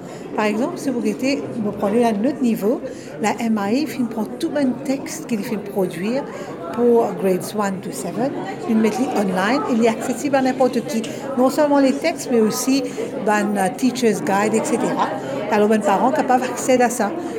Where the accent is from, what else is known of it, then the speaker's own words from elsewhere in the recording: Mauritius; Nous finissons un expert qui fait un travail chez nous à Maurice pour venir nous mettre en place sa politique de Open Education Resources